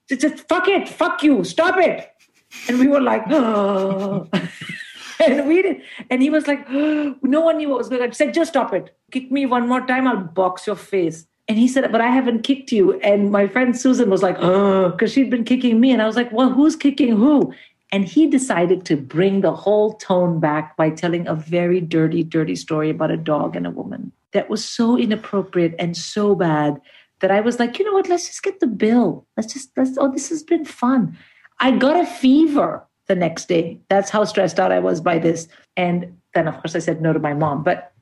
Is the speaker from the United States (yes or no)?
no; India; Which was a huge thing as an Indian woman to pull out a cigarette in the middle of an arranged marriage scenario.